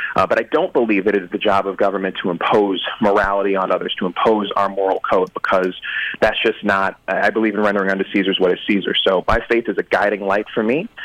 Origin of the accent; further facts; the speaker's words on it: Chicago, Illinois, United States; That, you know, I'm up from Chicago, and I've got a viewpoint, even though my family's from Sparta, Tennessee, so I'm a little different.